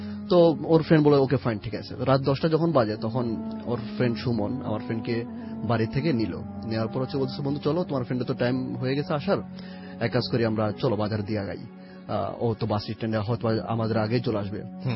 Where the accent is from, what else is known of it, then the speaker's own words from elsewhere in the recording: Dhaka, Dhaka Division, Bangladesh; জগন্নাথ ইউনিভার্সিটিতে সোশ্যাল ওয়ার্কে পড়ছি, আমি ঢাকা ওয়ারি থেকে আসছি।